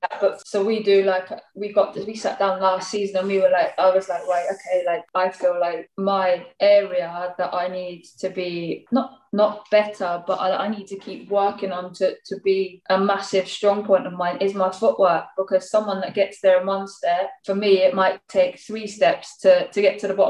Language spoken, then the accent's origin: English; Slough, South East England, United Kingdom; Everyone asks me, I try and say I'm from Windsor, so you've done your research, so I can't tell you I'm from Windsor, because obviously Windsor's like a nice area, like, but no, yeah, Slough